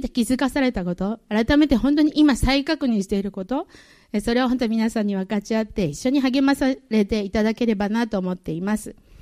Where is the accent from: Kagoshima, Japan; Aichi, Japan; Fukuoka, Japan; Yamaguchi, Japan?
Kagoshima, Japan; Yakushima; now in Osaka, Japan; もともとは私は出身は九州は鹿児島県の屋久島というもう小さな島なんですけれども、そこで生まれ育ちました。両親が、クリスチャンでして